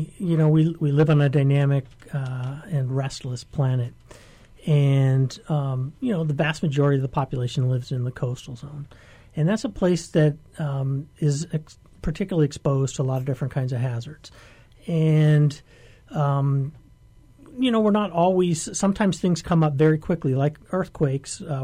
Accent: California, United States; now in Hawaii, United States; I grew up in California, and so we used to have these drills all the time

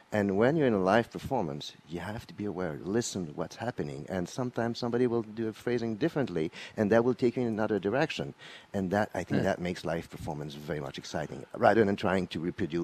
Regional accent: Canada; being Canadian

